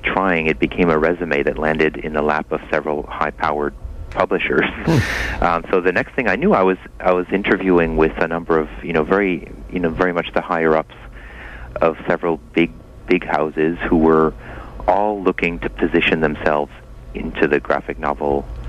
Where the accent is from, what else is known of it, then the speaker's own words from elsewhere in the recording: France; moved away as an adult; now in United States; I grew up in France, so I was you know, you could say I was born and raised with a different kind of comics than the American superheroes.